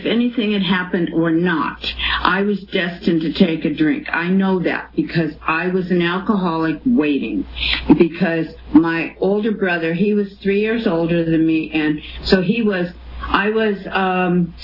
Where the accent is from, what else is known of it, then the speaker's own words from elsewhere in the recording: Detroit, Michigan, United States; born there; And yes, I was born in Detroit, Michigan, and I was a weird child.